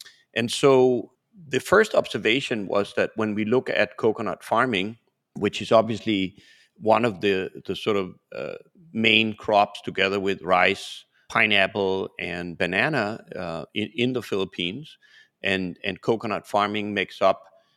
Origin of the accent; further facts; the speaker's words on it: Denmark; English is a second language; moved away; I grew up in Denmark